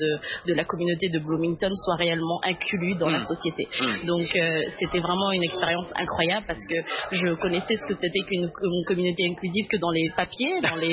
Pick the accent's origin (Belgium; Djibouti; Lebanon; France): Djibouti; et je viens de Djibouti.